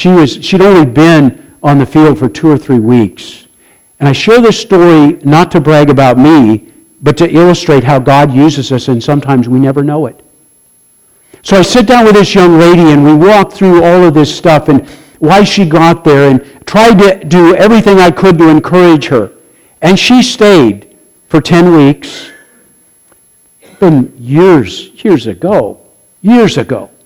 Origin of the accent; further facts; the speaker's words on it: Gowrie, Iowa, United States; you remember when we were in Gowrie, this is my hometown, and we were doing this revival